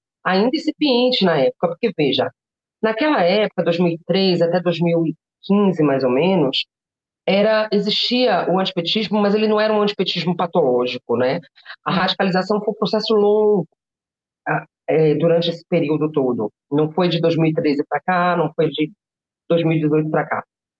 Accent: Bahia, Brazil; Eu sou baiana, né?

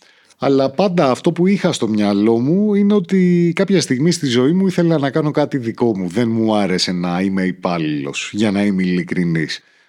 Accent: Naxos, South Aegean, Greece; μου ήρθε η ιδέα να φτιάξω έναν ταξιδιωτικό οδηγό για το νησί μου την Άξο

